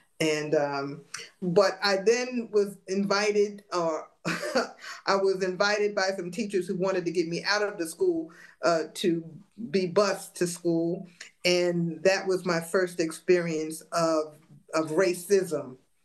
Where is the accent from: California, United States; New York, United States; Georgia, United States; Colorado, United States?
New York, United States; Brooklyn; Yeah, so I grew up in Brownsville in Brooklyn, and everybody in our immediate vicinity were Black, except for the store owners.